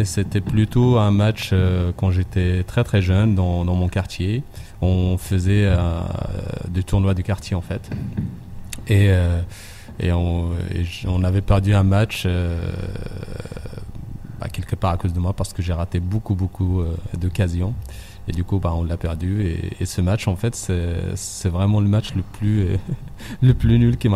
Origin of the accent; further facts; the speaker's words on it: Meknes, Fès-Meknès, Morocco; Moi, j'ai grandi à Meknès, je suis né là-bas.